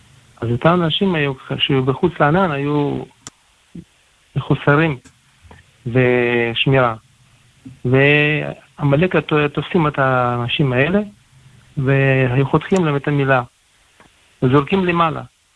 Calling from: Jerusalem, Jerusalem District, Israel

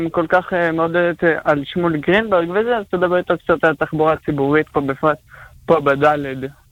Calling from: Beit Shemesh, Jerusalem District, Israel; בית שמש, חדש.

